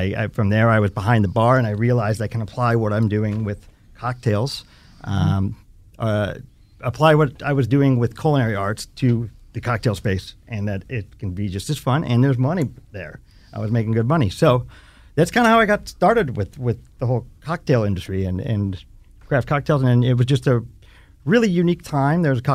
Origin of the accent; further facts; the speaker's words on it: Naperville, Illinois, United States; now in Chicago, United States; So yeah, I grew up in Naperville, Illinois, which is a suburb about 28 miles outside of the city. So, like most people say, I'm from Chicago. So I'm actually from Naperville, but I've spent the last 20 years in the city, right downtown